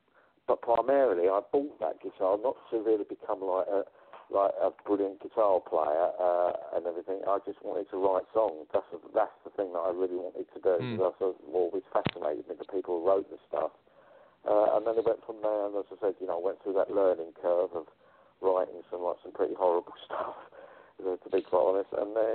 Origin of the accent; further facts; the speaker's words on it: London, United Kingdom; also born or lived in home counties; I grew up, I was born in London, I moved out of there when I was about 14 years old, out to the home counties, more like to the countryside in England when I was about 14.